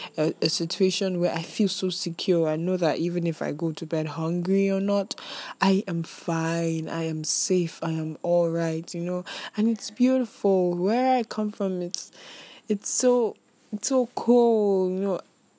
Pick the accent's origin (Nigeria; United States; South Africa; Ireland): Nigeria; I am Nigerian.